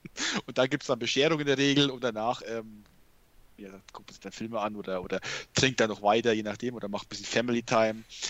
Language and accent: German; Kulmbach, Bavaria, Germany; also ich komme ja aus Kulmbach, Stadt Kulmbach, bekannt.